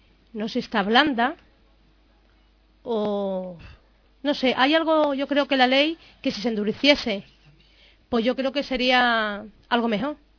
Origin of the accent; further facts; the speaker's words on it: Madrid, Community of Madrid, Spain; Somos de la Ventilla.